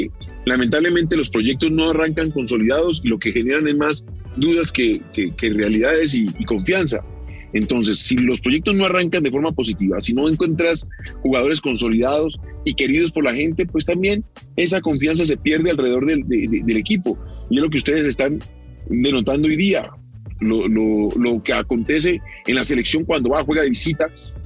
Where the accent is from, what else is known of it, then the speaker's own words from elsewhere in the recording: Colombia; lo que nosotros como colombianos